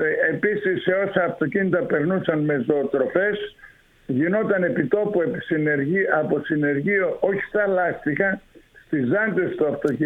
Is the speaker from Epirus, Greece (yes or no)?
yes; Metsovo, Epirus, Greece; ο ίδιος είμαι από το Μέτσοβο και έχω σχέση με την κτηνοτροφία.